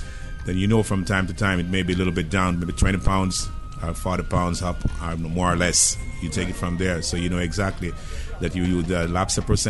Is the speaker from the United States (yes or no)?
no; Kingston, Jamaica; I'm from Kingston, Jamaica.